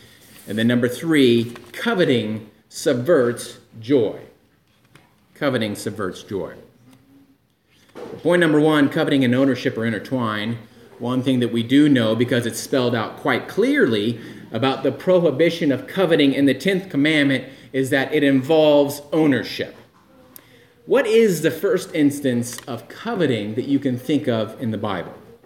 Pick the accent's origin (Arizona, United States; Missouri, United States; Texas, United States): Missouri, United States; St. Louis; I grew up in St. Louis, Missouri, and that's called the gateway city.